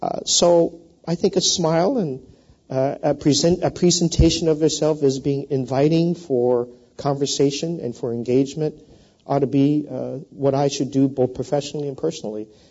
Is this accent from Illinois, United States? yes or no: no; Seattle, Washington, United States; So people knew I came from Seattle, but they would say, because I was one of five Asians on the campus